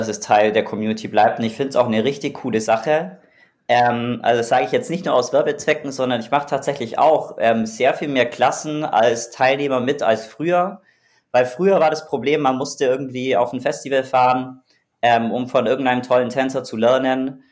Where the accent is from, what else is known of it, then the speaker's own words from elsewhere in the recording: Augsburg, Bavaria, Germany; born there; moved away as an adult; also born or lived in Hamburg; now in Berlin, Germany; also ich bin in Augsburg geboren, beziehungsweise im Augsburg-Umland.